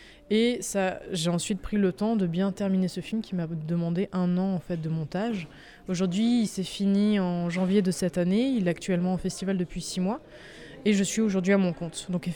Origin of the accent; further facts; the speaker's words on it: Chamonix, Auvergne-Rhône-Alpes, France; On est originaire de Chamonix, en fait, on était conscient qu'il y a un changement climatique en marche.